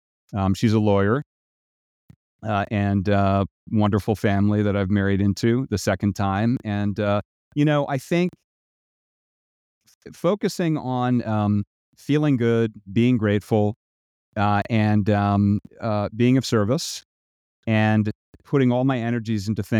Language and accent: English; Boston, Massachusetts, United States; also born or lived in Cambridge; now in Palo Alto, United States; Born in Boston, and grew up in Boston, Cambridge, the Boston suburbs, big family in Boston.